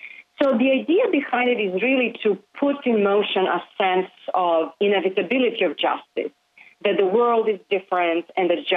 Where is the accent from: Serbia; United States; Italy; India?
Serbia; Belgrade; Since I am from Serbia and I lived in Belgrade, what I remember most vividly is an incredibly intense political propaganda that was really everywhere around us.